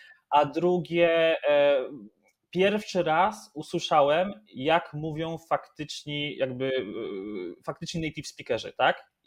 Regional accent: Silesian Voivodeship, Poland; Ja jestem ze Śląska.

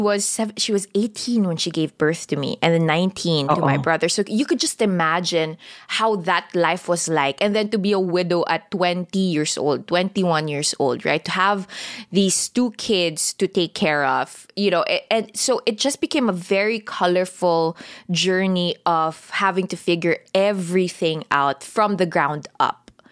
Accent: Manila, Metro Manila, Philippines; English is a second language; And I grew up in Tondo, Manila. You know, I grew up in Tondo, Manila. I didn't know how to speak in English until I was 7 or 8 years old.

